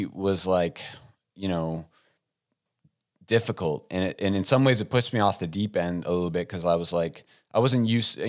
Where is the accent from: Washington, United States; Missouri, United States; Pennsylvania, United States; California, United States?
Missouri, United States; St. Louis; here I am, like, I come from St. Louis